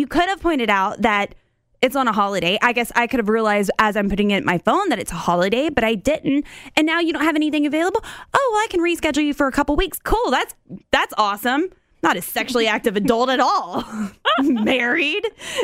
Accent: the South, United States; But my mom, we're from the South.

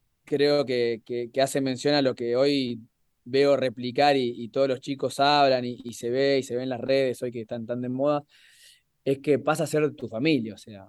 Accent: Santa Fe, Argentina; Pocas. Soy muy santafesino.

